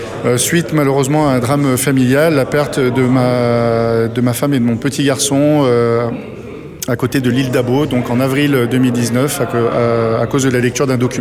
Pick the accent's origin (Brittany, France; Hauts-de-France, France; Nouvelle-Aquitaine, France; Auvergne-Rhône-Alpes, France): Auvergne-Rhône-Alpes, France; Saint-Étienne; Je suis stéphanois d'origine